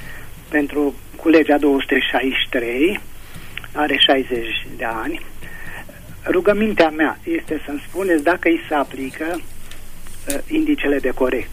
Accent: Brașov, Brașov County, Romania; Știți, sunt din Brașov

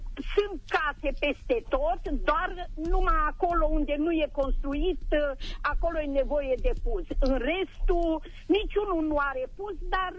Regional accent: Sântana, Arad County, Romania; Sunt din Sântana.

